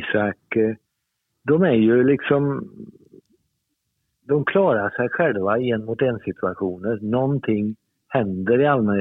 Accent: Sweden; Och jag tycker som svenskar kan man vara stolt att nu spelar de en kvartsfinal igen.

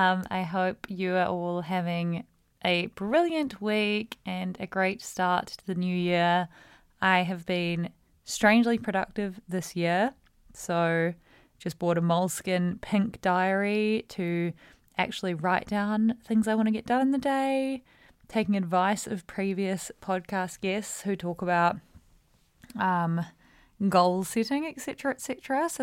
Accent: New Zealand; I'm from New Zealand, but worked there for 3 years

